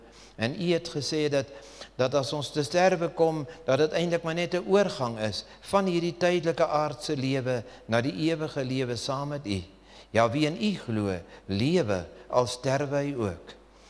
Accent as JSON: {"language": "Afrikaans", "town": "Bloemfontein", "region": "Free State", "country": "South Africa", "tie": "born there", "second_language": "Afrikaans", "said": "Nou, my Engels is nie baie goed nie, ek is hier in Bloemfontein gebore."}